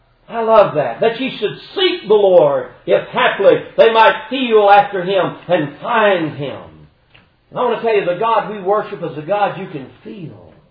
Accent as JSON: {"language": "English", "region": "Georgia", "country": "United States", "said": "He said, oh, you're from Georgia. I said, yeah."}